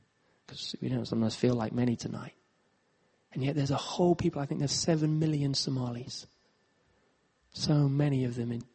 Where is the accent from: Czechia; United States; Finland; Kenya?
Kenya; Nairobi; And I grew up in Nairobi, so I had a big heart for what was going on there.